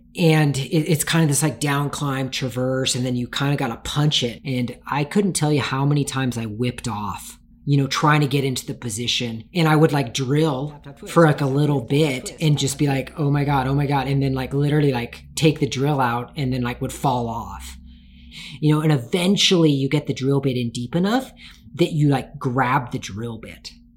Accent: Tacoma, Washington, United States; I grew up in Tacoma, Washington.

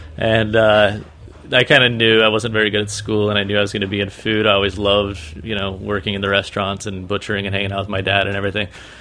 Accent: Salt Lake City, Utah, United States; born there; Yeah, my dad moved to Greece. I was born in Salt Lake City, Utah. We made everything at home, from liquor, glue, meat. We raised everything, huge farm.

